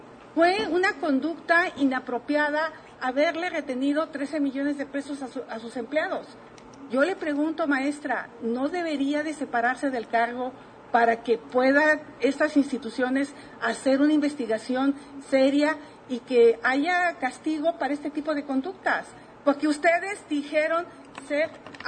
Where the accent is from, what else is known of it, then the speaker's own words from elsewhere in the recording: Tepatepec, Hidalgo, Mexico; Soy de Tepatepec, donde está la normal del Meche.